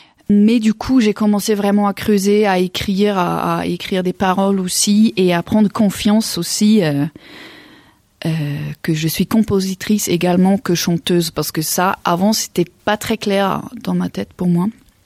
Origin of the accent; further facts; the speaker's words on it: Switzerland; accent: Swiss German; French is a second language; Alors, je suis suisse-allemande. Voilà. Comme ça, c'est aussi clair d'où vient mon accent.